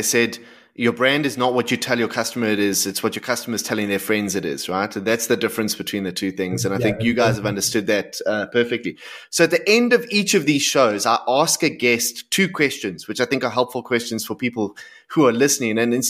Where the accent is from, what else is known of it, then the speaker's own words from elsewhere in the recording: South Africa; Gentlemen, as a fan and as a friend and as a South African, I'm just really grateful for the work you're doing.